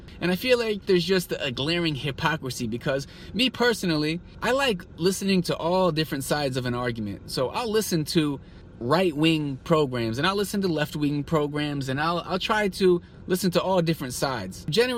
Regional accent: United States; I'm an American. I go back home during the summers.

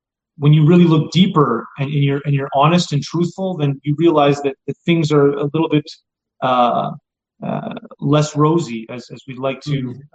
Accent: Saskatoon, Saskatchewan, Canada; in Saskatoon, my hometown, where I still am, you know, situated

